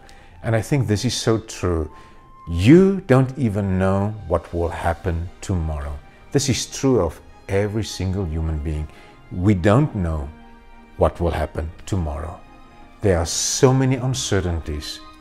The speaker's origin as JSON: {"language": "English", "country": "South Africa", "said": "Last week I got some bad news from my home country, South Africa."}